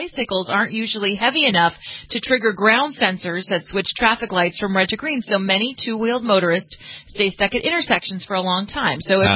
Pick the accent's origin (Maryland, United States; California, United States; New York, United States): California, United States; All right, so let's start in my home state of California.